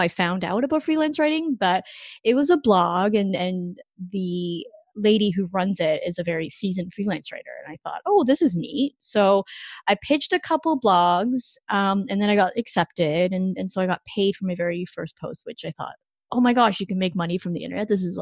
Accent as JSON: {"language": "English", "country": "Canada", "said": "And so because I'm not an American citizen, so I'm actually Canadian."}